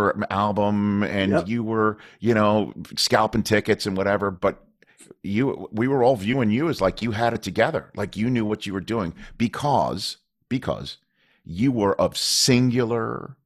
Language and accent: English; Staten Island, New York, United States; and I'm from Staten Island.